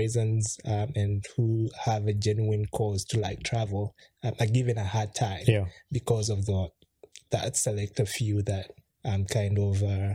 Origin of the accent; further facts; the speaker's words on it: Uganda; Because she grew up here, I grew up back in Uganda, and just, like, trying to build a life together.